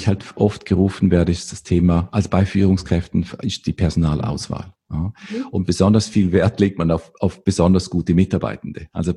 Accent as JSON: {"language": "German", "region": "Vorarlberg", "country": "Austria", "said": "man hört es wahrscheinlich nicht mehr ganz so gut. Ich komme aus Österreich, aus dem westlichen Teil von Österreich, aus einem bergigen Gebiet effektiv und aus dem Bregenzer Wald."}